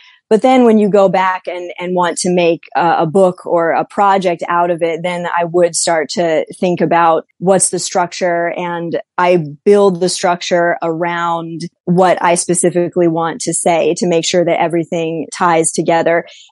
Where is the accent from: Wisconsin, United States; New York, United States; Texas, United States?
Wisconsin, United States; Kenosha; now in United Kingdom; I am from America. I'm from Kenosha, Wisconsin. It's a small town in the upper Midwest, and we are almost equal parts between Chicago and Milwaukee, so two big cities, but we're out in the country.